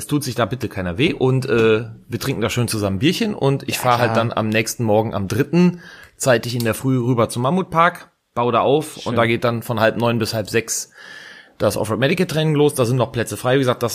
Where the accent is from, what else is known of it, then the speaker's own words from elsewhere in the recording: Rhineland, Germany; Damit ich bin Rheinländer, ich rede da Klartext.